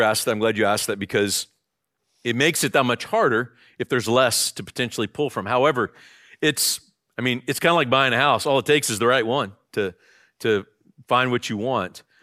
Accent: United States; Like, I'm an American, but if somebody comes to me and say, will you be my friend?

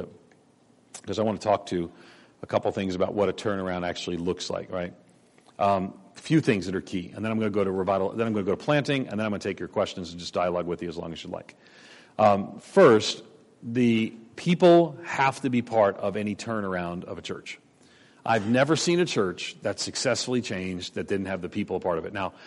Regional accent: New York, United States; He was Canadian. I'm a New Yorker. I can assure you that's a difference.

